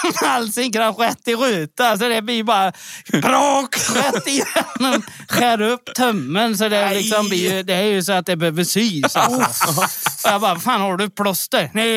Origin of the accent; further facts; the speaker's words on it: Vedum, Västra Götaland County, Sweden; Ja, jag är uppvuxen i Vedum och bor utanför Vara i en liten kyrkby som heter Helås.